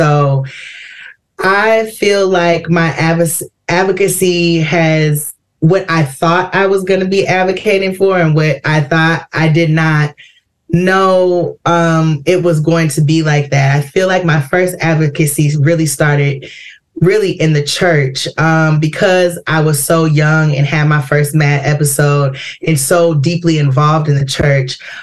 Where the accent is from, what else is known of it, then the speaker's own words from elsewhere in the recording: Madison, Wisconsin, United States; also born or lived in Chicago; Yeah, I was born in Chicago, but I came to Madison quite young. I was around 4. So I've been here all of my life